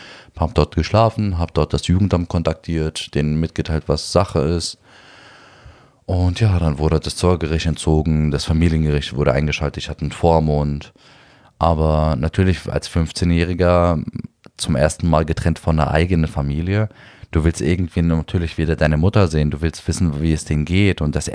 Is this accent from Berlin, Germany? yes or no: yes; Berlin, Germany; Neukölln, wo ich aufgewachsen bin